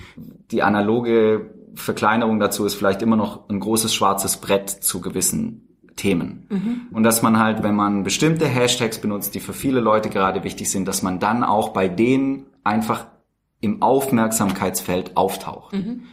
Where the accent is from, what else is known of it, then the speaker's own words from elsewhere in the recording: Baden-Württemberg, Germany; Also ich komme ja auch selber vom Dorf, aber vielleicht nicht ganz so. Also ich bin aufgewachsen im Speckgürtel von Tübingen, in der Nähe von Stuttgart.